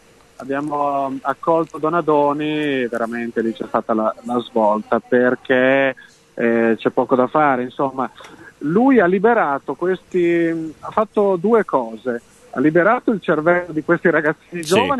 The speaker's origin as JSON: {"language": "Italian", "town": "Bologna", "region": "Emilia-Romagna", "country": "Italy", "said": "io sono tifoso del Bologna, sono di Bologna"}